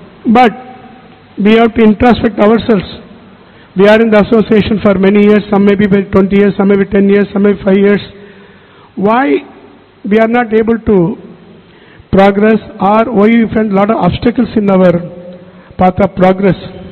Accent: South India, India; I am from South India. I put dhoti like a typical South Indian, like lungi, people call it lungi.

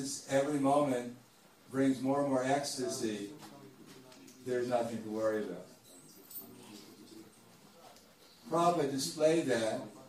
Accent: New York, United States; I grew up in, not in that area, but I grew up in New York.

